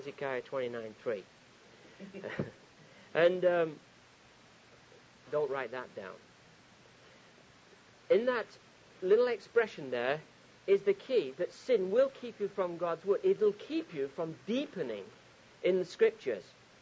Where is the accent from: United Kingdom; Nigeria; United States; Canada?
United Kingdom; Scotland; I was traveling from Scotland down to England, driving down from Scotland, which is where I come from, down to England